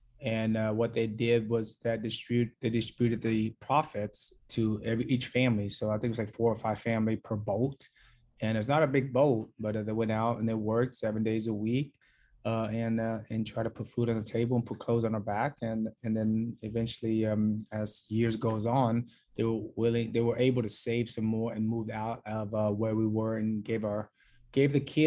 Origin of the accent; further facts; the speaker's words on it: United States; I wouldn't be prouder to say that I'm Vietnamese American